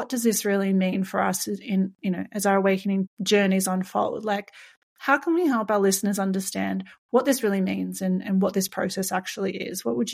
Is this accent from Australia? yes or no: yes; Australia; you're American, I'm Australian